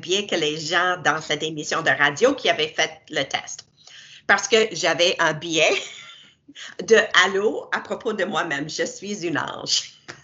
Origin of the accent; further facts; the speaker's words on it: Canada; Et moi, j'ai grandi au Canada, on n'a pas la même historique entre les races.